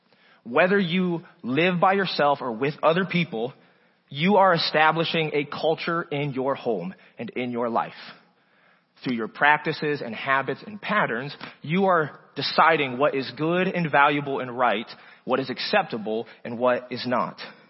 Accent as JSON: {"language": "English", "town": "Wooster", "region": "Ohio", "country": "United States", "tie": "born or raised there", "lives_now": "Fishers, United States", "said": "a culture in Fishers, Indiana, that is different than the pattern or culture I grew up in Worcester, Ohio."}